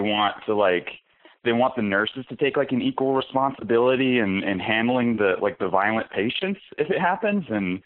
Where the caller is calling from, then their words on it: Washington, United States; I'm from Southeastern Washington.